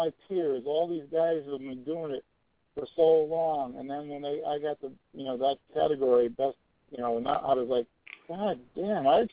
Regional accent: Stratford, Connecticut, United States; And I'm, like, turning my head left and right, looking around, like, who the hell else here from Stratford? I'm like, booyah!

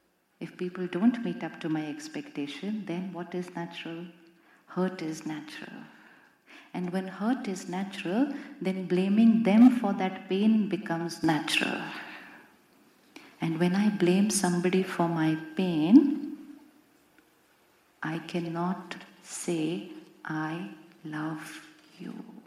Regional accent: India; And you know what? I came all the way from India to meet you.

